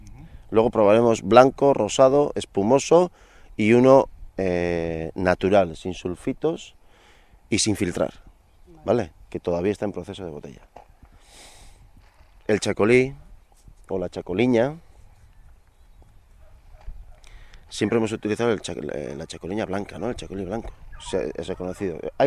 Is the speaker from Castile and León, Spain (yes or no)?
no; Basque Country, Spain; somos vascos